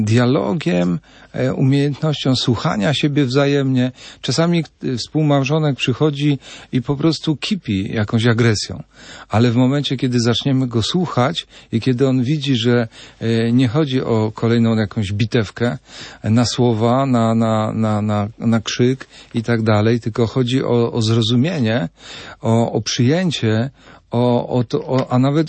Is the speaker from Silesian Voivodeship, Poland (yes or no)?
yes; Katowice, Silesian Voivodeship, Poland; Jestem z Katowic, także wiem coś na ten temat.